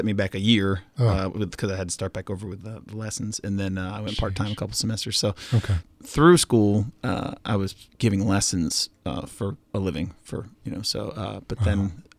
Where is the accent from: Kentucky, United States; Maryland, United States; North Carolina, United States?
Maryland, United States; Snow Hill; I'm from Snow Hill, Maryland originally, but I went to Salisbury.